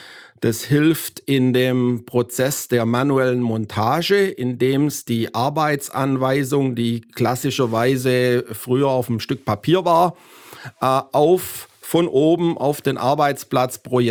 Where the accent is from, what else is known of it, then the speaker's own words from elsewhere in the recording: Swabia, Germany; now in United States; Aus amerikanischer Sicht werde ich mein ganzes Leben ein Deutscher bleiben, weil ich meinen Akzent nicht wegbekomme und halt auch immer, ich sage jetzt mal, wie I react like a German mit meiner Pünktlichkeit